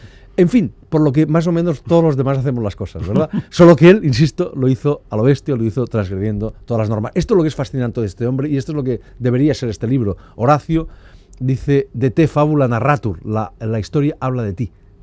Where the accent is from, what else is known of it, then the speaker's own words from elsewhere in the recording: Spain; sobre lo que somos los españoles en particular también.